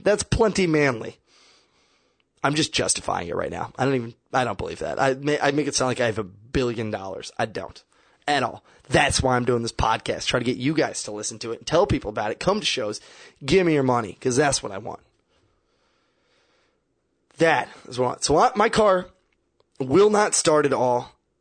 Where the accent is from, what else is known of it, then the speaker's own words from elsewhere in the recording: Kansas City, Missouri, United States; You can't do, and I'm from Kansas City, you can't go anywhere. To walk out of where my parents live is like 3/4 of a mile.